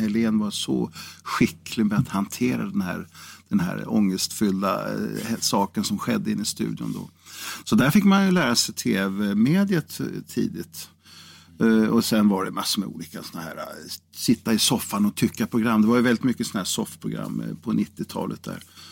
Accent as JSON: {"language": "Swedish", "town": "Karlskoga", "region": "Örebro County", "country": "Sweden", "tie": "born there", "said": "Ja, i Karlskoga, eller Degerfors var ju min födelseort. Men själva lasarettet i Karlskoga, där var det där som jag klämdes ut. Men det är Örebro län, så det var inte alldeles galet."}